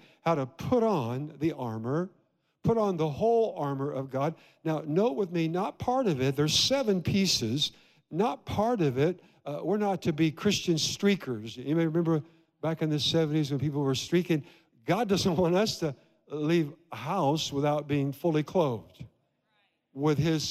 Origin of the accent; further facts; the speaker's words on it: Iowa, United States; I grew up in Iowa, a little town below Des Moines, kind of like Mayberry, Andy Griffith.